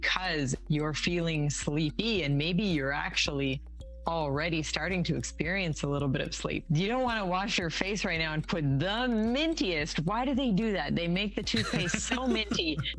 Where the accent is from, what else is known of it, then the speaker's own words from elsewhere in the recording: Canada; okay, I grew up in Canada.